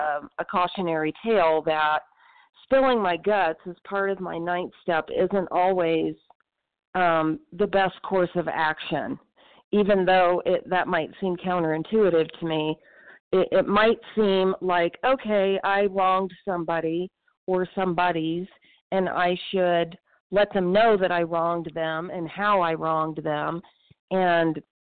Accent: Southwest, United States; I'm a compulsive eater, and grateful to be here, grateful for the big book. And I'm from the Southwest. I'm in Mountain Time.

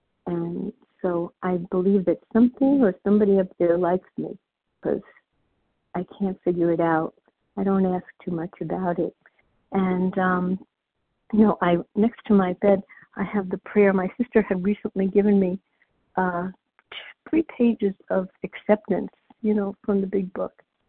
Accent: New York, United States; accent: New York; now in New Jersey, United States; So I'm calling from New Jersey. I'm just moved here about a year ago. I'm originally from New York, so you can hear me. You hear have the real New York accent.

